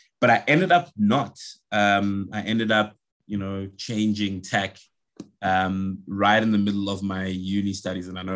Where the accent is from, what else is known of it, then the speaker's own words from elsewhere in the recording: South Africa; I'm from South Africa. And I live in Johannesburg. I could have started with that if you've been trying to place my accent.